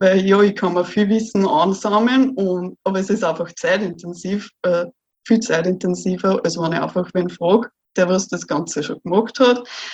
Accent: Austria; weil ich bin eben aus Österreich

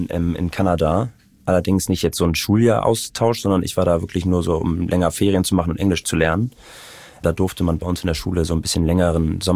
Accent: Hamburg, Germany; ich bin in den Walddörfern aufgewachsen, da ist es auch noch echt sehr, sehr ruhig.

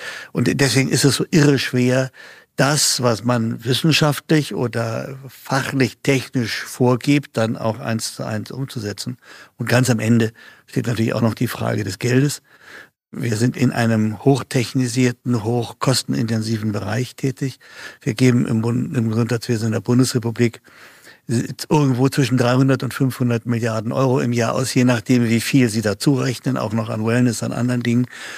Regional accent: England, United Kingdom; German is a second language; now in Germany; ich bin ja von Hause aus Engländer

